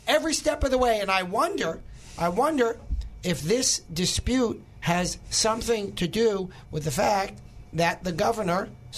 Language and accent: English; New York, United States; accent: New York; I originally, as you may recall, as my accent might disclose, am from New York.